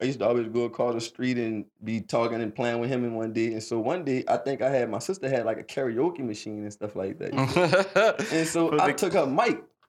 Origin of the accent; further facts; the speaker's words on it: New Orleans, Louisiana, United States; I'm from New Orleans. I'm a rapper, you feel me?